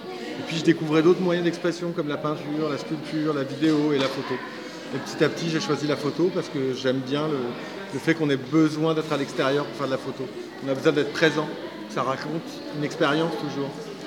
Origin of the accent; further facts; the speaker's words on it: Occitanie, France; c'est l'Aveyron, parce que je suis originaire de l'Aveyron, j'ai grandi là-bas.